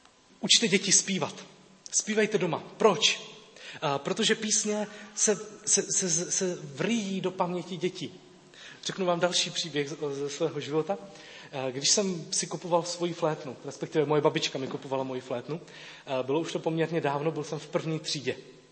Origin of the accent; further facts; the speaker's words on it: Česká Třebová, Pardubice Region, Czechia; also born or lived in Brno; Přestěhovali jsme se z České Třebové do Brna, já jsem nastoupil do 8. třídy.